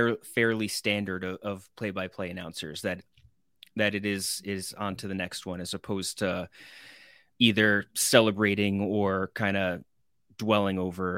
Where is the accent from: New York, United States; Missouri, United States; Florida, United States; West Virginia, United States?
New York, United States; I grew up and live on Long Island. So I grew up a WFAN diehard my entire life.